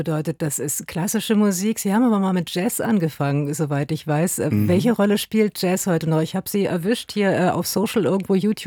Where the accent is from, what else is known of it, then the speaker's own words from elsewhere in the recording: Berlin, Germany; Schön, höre ich gerne als Berlinerin.